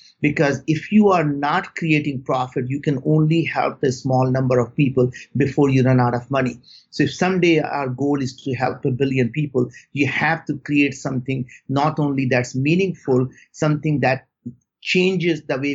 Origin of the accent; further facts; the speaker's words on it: India; growing up in India, you know, there are many, many times we had no food to eat. And we really didn't have a place we called home. We moved from village to village. And more often than not, we lived in the most remote villages in India.